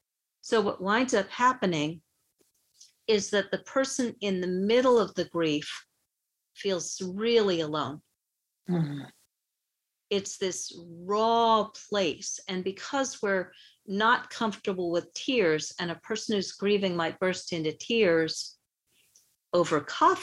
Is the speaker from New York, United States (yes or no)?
yes; New York, United States; I grew up in New York, as you said